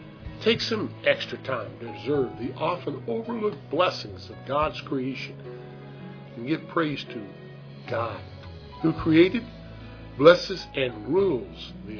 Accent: Missouri, United States; now in Pennsylvania, United States; To Missouri, that's my home state, and I'm not going to do this over again.

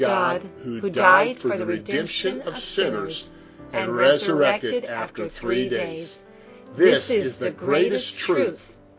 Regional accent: Midwest, United States; Well, as we grew up in Middle America in peace and freedom

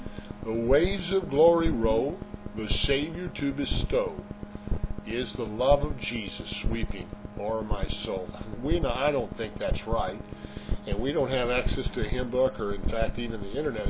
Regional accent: Midwest, United States; I was raised in the Midwest and didn't see the ocean till I was 13, right here in Myrtle Beach.

